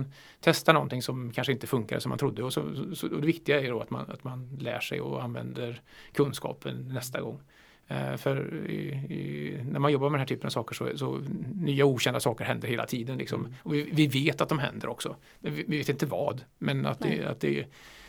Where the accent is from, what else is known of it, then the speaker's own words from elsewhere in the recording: Trollhättan, Västra Götaland County, Sweden; började när jag var 8 år, och det var ju det är några år sedan, men och spela orgel hemma i Trollhättan tillsammans med min bror